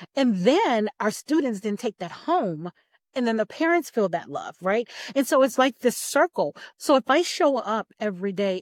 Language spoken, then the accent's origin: English; Texas, United States; now in Minnesota, United States; And we are from Texas originally, the Dallas-Fort Worth area, and now we reside in Minnesota.